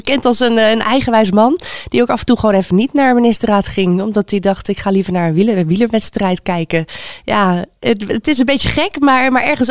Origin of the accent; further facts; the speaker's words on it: The Hague, South Holland, Netherlands; Ja, ik kom zelf uit Den Haag.